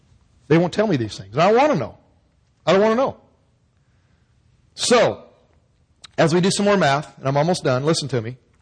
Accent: Gilbert, Arizona, United States; Now, I grew up in Gilbert

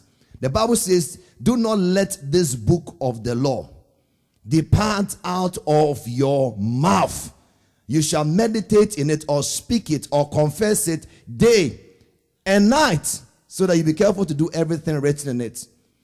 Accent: Ghana; I said, look, I'm from Africa. I'm from Ghana.

